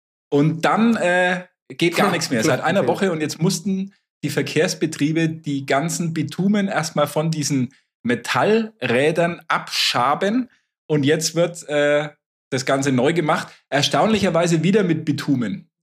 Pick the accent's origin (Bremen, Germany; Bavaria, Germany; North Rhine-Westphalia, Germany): Bavaria, Germany; Nuremberg; zumindest schöner als bei uns in Nürnberg